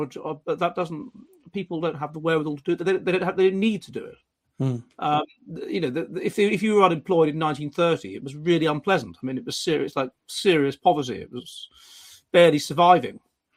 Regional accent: London, United Kingdom; Londoners I come from London.

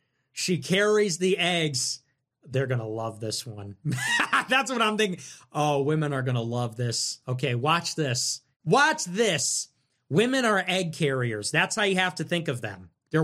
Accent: La Grange Park, Illinois, United States; I mean, look, I know I'm from LaGrange Park.

